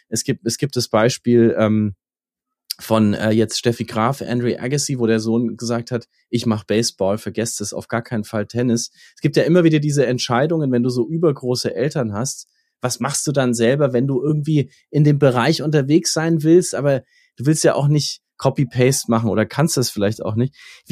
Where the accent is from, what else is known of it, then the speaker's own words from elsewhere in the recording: Nuremberg, Bavaria, Germany; also ich bin in Nürnberg aufgewachsen